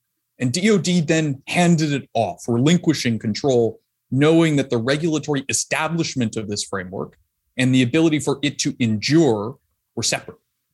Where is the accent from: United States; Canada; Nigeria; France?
Canada; I'm Canadian if my OUs haven't given it away.